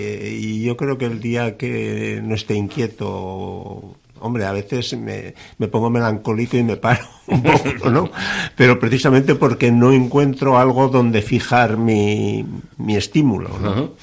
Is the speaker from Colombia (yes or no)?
no; Tudela, Navarre, Spain; born there; yo soy nacido en Tudela, pero sin embargo mi segunda referencia y afectivamente igual casi la primera es Los Fallos.